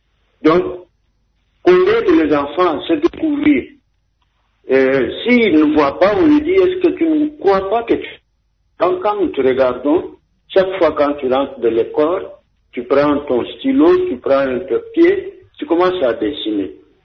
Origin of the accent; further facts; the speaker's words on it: Kasaï, DR Congo; Ici, chez nous, au Kassai, il y a des enfants qui vont dans les mines des diamants.